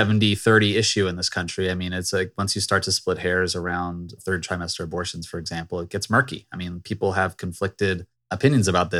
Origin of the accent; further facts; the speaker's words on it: Virginia, United States; Like, okay, I'm from Virginia, for example.